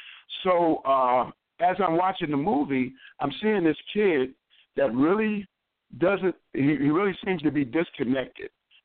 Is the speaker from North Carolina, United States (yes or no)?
no; Chicago, Illinois, United States; And I've seen, I'm from Chicago, I've seen a lot of drug dealers.